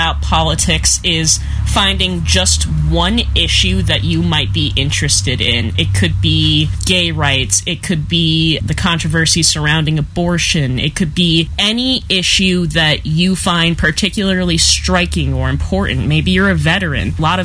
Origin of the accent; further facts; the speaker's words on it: United States; just as an American